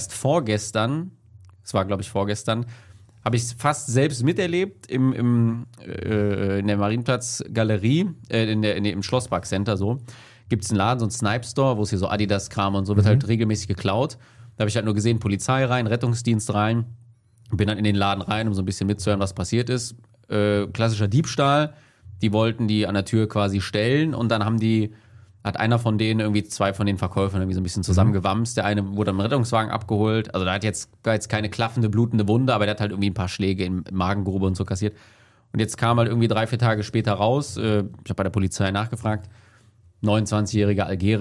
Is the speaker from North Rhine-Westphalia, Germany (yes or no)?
yes; Paderborn, North Rhine-Westphalia, Germany; ich verbinde mit dieser Heimat, da wo ich aufgewachsen bin, vielleicht mich, was das angeht, so ein bisschen heimatlos, wenig Positives